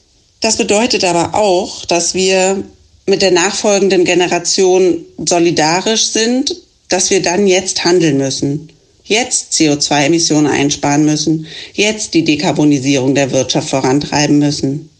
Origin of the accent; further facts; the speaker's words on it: Berlin, Germany; ich bin Berlinerin, war das Herz für die Großstadt und schon auch der Zug zur Politik zu stark, als dass ich richtig weit draußen auf dem Land leben könnte. Aber jetzt lebe ich am Rand von Berlin